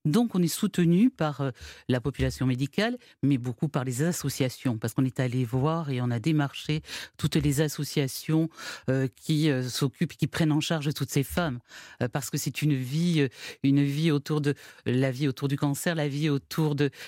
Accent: Toulouse, Occitanie, France; nous sommes Toulousains, comme vous l'entendez peut-être à mon accent.

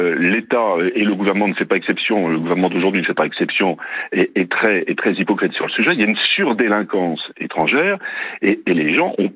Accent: Occitanie, France; que ce soit chez moi dans le Tarn

